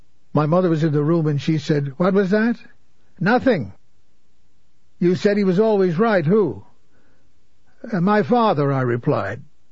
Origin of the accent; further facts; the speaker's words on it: Forest Hills, New York, United States; I was at my mother's house, the house where I grew up in Forest Hills